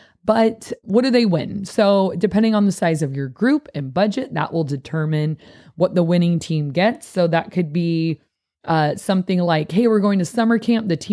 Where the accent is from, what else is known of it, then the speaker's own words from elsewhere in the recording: United States; I don't know about you, but I think it, as an American, everyone want to be on that team